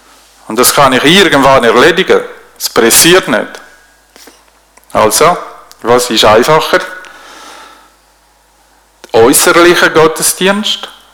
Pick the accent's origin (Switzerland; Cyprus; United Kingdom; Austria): Switzerland; Oder gerade da bei uns in der Schweiz haben wir ja das ganz gut geregelt, ganz gut organisiert.